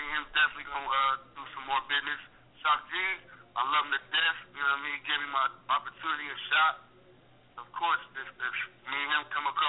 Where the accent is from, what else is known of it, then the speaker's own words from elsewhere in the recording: San Diego, California, United States; I was discovered when I was 16 years old in San Diego, California, my hometown